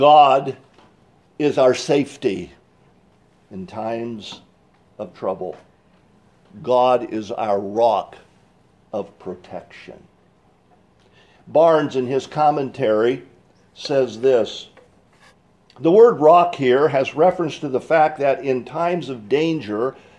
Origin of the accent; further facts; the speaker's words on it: California, United States; I grew up in California, and the county in which I grew up in was, that's right, Butte County.